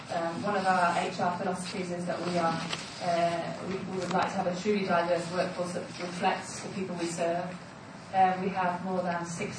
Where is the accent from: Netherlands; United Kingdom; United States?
United Kingdom; I'm British.